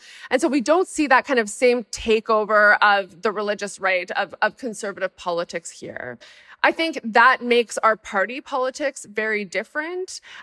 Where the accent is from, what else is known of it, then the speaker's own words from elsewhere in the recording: Canada; One of maybe the embarrassing parts of being Canadian is that we are obsessed with American politics.